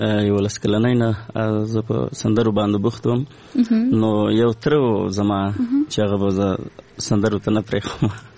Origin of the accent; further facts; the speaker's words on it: Paktia, Afghanistan; زه د لوی پکتیا یم او د سید کرم ولسوالي کلمو کوسین ده